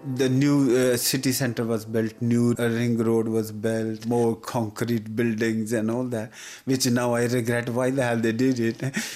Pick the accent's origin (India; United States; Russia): India; English is a second language; moved away as an adult; now in United Kingdom; I'm 62. I came from India in 1974. I was born in a quite poor family.